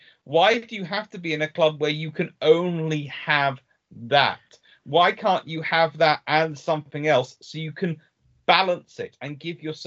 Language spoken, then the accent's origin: English; United Kingdom; before anyone says that's a British idea, me just being British